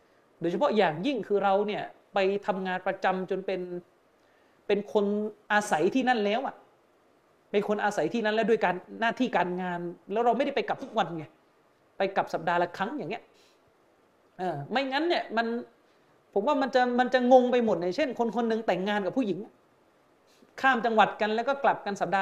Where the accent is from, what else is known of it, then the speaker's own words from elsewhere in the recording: Yala, Thailand; บ้านผมอยู่ยะลาบ้านผมอยู่ยะลาแต่ผมต้องไปอยู่หอพักที่ปัตตานีเพราะผมเรียนที่มอปัตตานี